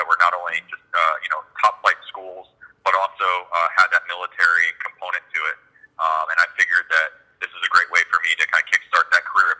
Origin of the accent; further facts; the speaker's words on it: Florida, United States; I grew up in South Florida, and so I grew up right on the water